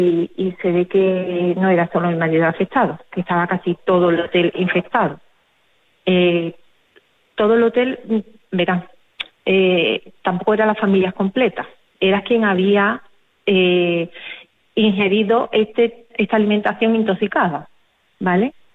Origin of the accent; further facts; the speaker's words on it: Seville, Andalusia, Spain; yo soy de fuera y yo no me puedo hacer muchos kilómetros y volver todos los días. Yo soy de Sevilla, yo no soy de Cartagena.